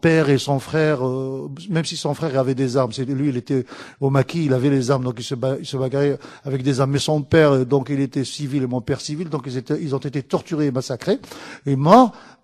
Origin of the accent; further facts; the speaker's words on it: Algeria; en tant qu'Algérien, évidemment